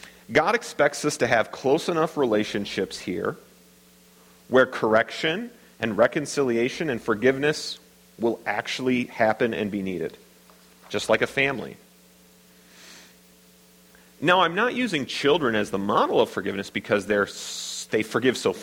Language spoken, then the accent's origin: English; Midwest, United States; what often happens in the Midwest, I'm from the Midwest, sorry, I mean no offense